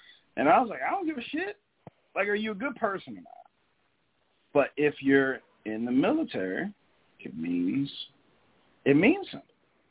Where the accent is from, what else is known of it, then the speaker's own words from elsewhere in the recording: New Jersey, United States; now in Virginia, United States; I was like, baby, I'm from Jersey. I ain't never been in the military.